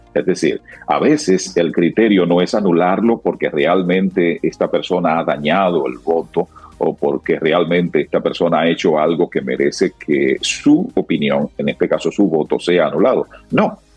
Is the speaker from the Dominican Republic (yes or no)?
yes; Dominican Republic; Y la nota que tenemos como República Dominicana es mala.